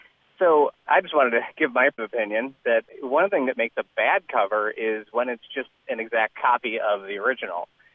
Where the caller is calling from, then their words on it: Berwyn, Illinois, United States; I'm calling from Berwyn, Illinois